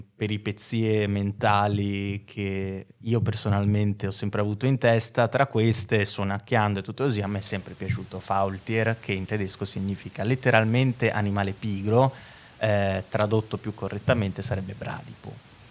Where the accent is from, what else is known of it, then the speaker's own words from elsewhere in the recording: Trentino-Alto Adige, Italy; born there; now in Trento, Italy; Trentino Alto Adige, ho la doppia spunta, perché comunque sono nato in Alto Adige, ma vivo orgogliosamente a Trento, salvo qualche parentesi, dal 2012